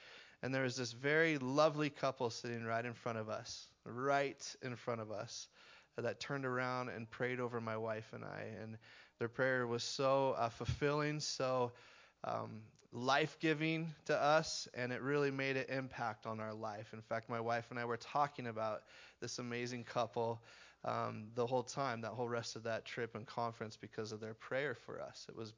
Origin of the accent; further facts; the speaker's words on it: Oregon, United States; I was born and raised in Central Oregon in the Ben Redmond area.